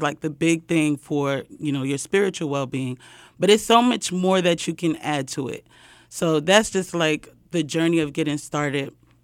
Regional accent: New York, United States; also born or lived in Liberia; I was born in Liberia. I was raised in New York, and a lot of those things played, you know, a lot on my mental health.

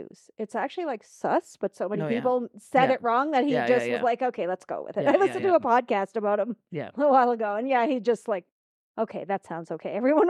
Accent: Canada; We're Canadian.

